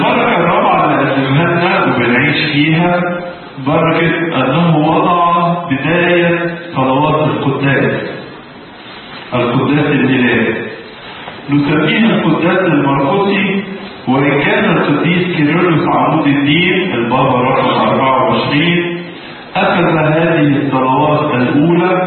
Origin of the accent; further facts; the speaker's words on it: Egypt; وانتوا عارفين الصعيد عندنا في مصر